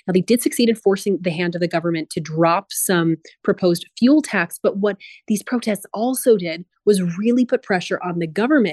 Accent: Switzerland; I grew up in Switzerland, so it's a nice good thing to weave in some of these international stories when there's a French influence for me.

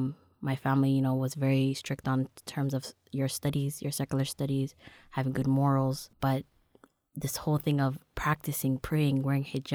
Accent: Toronto, Ontario, Canada; Growing up in Toronto, you know, born and raised in Dixon.

